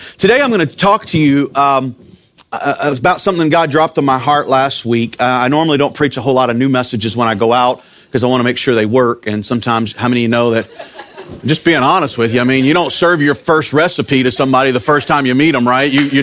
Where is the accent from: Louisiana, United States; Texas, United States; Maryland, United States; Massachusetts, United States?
Louisiana, United States; Baton Rouge; now in Houma, United States; I pastor the Life Church in Houma, Louisiana. I'm originally from Baton Rouge, and I love the 225, so I'm glad to be home.